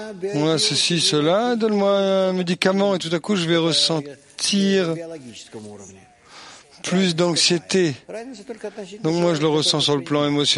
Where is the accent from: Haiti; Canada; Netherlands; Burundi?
Netherlands; Moi, je suis d'Europe, je suis de Néerlande, Hollande